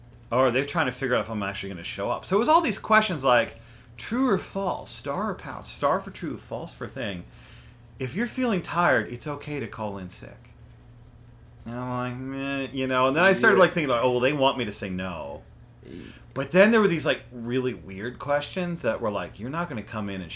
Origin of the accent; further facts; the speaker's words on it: New Jersey, United States; and I came from New Jersey, which had, like, you know, my high school had like a lot of non-white kids in it, and we had kids who didn't even speak English in my high school.